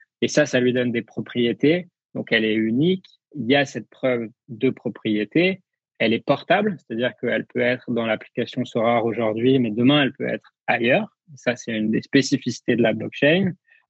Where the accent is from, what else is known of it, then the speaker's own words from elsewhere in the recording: France; en tant que Français